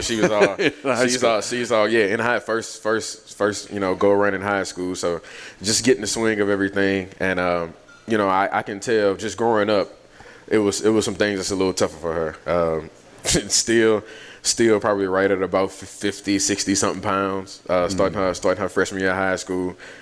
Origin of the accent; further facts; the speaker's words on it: Lafayette, Louisiana, United States; this where me learning the French and everything, you know, growing up in Lafayette